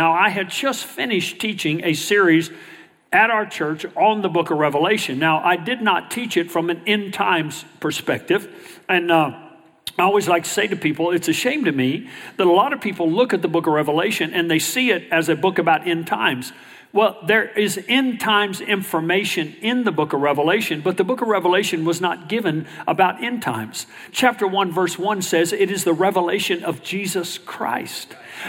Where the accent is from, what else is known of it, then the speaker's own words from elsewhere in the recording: Texas, United States; You know, we always remember, I'm from Texas, and we pray a little different.